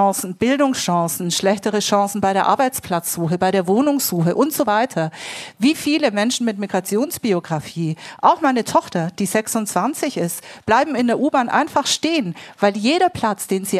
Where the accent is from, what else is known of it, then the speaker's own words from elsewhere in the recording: Spain; und ich höre dann aber auch, Mensch, du als Spanierin hast doch kein Problem.